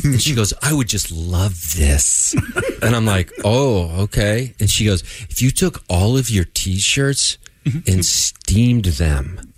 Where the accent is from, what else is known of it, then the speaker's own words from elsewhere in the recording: Dayton, Ohio, United States; I was in my hometown of Dayton.